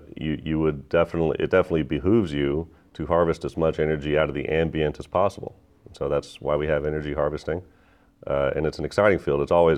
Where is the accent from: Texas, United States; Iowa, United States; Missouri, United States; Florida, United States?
Texas, United States; Sure. Well, I grew up in Texas, kind of a big ego state, and I think very highly of myself.